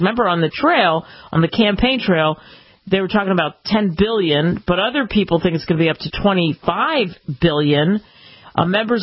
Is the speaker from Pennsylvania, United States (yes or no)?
yes; Pennsylvania, United States; born or raised there